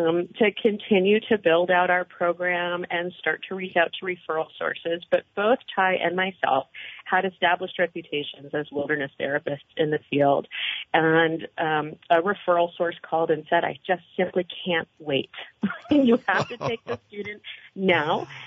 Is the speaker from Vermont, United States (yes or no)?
yes; Warren, Vermont, United States; also born or lived in Mountain West; I'm originally from Vermont. I grew up in Warren. My family is still here. And after about a decade of living in the Mountain West, which I loved, it's incredible, beautiful place, I wanted to come home.